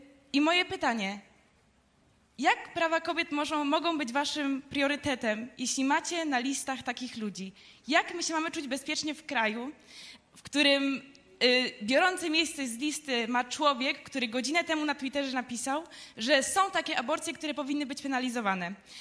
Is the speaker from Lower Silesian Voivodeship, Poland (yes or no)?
yes; Wrocław, Lower Silesian Voivodeship, Poland; jestem z Wrocławia